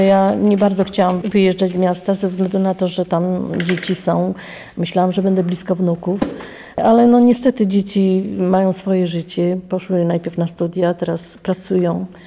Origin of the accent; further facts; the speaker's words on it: Warsaw, Masovian Voivodeship, Poland; born there; Ja się urodziłam w Warszawie, na Pradze.